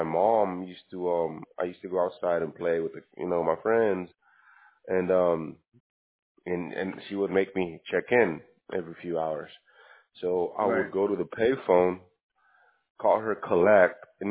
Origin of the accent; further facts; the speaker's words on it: El Salvador; That you're from El Salvador, I'm from El Salvador